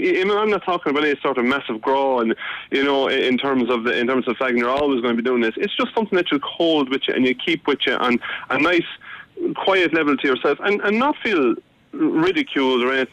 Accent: Ireland; it represents who we are as an Irish people, and we should be proud of it.

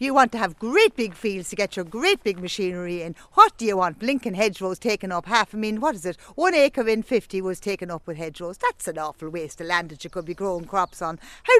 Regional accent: Leinster, Ireland; So, when I come from County Louth, we all know I come from County Louth

